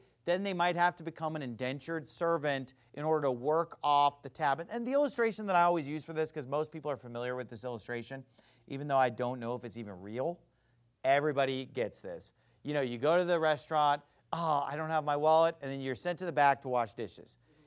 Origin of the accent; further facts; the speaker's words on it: United States; I mean, when I, as an American in 2023, hear slavery